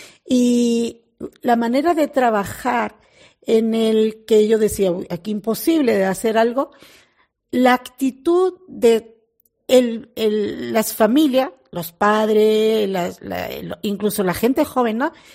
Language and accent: Spanish; Spain; encontrar con parte de España que no conocía, aunque soy española, ¿verdad?